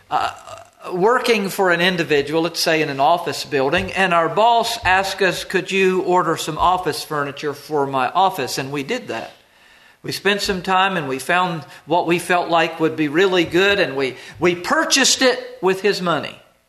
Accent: North Carolina, United States; born there; now in Maine, United States; I'm in Maine, and I was born in North Carolina. I'm here serving the Lord.

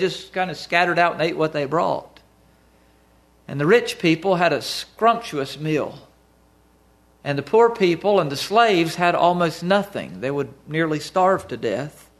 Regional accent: Southern United States, United States; Now, I'm from the South, and in the South there's a lot of prejudices.

